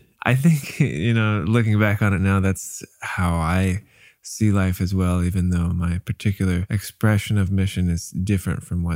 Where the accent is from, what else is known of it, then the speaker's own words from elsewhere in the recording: Amazon, Venezuela; My parents were missionaries. I grew up in Venezuela in the Amazon working with tribes.